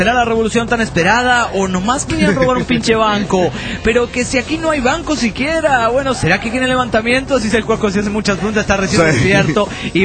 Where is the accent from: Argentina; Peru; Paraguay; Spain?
Peru; Cajamarca; de Cajamarca.